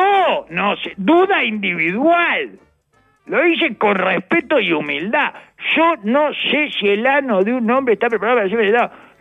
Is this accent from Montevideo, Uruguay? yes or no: no; Artigas, Uruguay; resulta que él, claro, como somos de Artigas